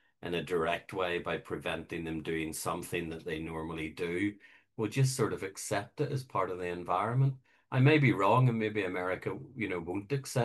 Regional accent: Belfast, Northern Ireland, United Kingdom; when I grew up in Belfast, there was a significant permanent military presence on the streets.

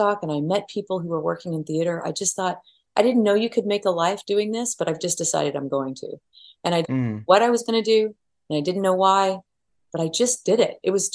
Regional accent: Oklahoma, United States; No, I grew up in Western Oklahoma. I didn't visit New York until I was 21 years old.

